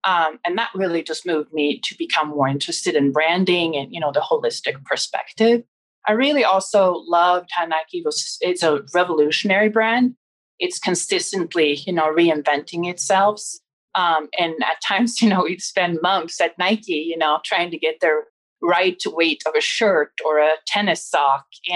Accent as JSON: {"language": "English", "town": "Stockholm", "region": "Stockholm County", "country": "Sweden", "tie": "born or raised there", "said": "I grew up in Stockholm"}